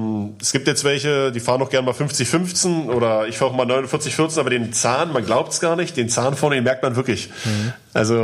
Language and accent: German; eastern Germany, Germany; Ja, ich komme aus dem Osten.